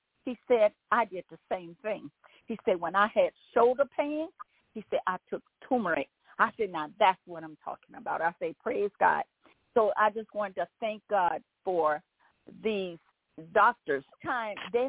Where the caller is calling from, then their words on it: Baton Rouge, Louisiana, United States; I'm calling from Baton Rouge, Louisiana.